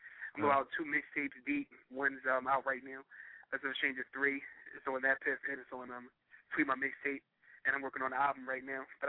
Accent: Philadelphia, Pennsylvania, United States; So when you hear that I'm from Philly or when you see me, people are like, oh, well, he sound like Philly

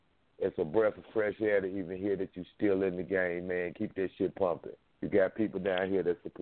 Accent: the South, United States; I'm from the South, so, and I'm old school just like you.

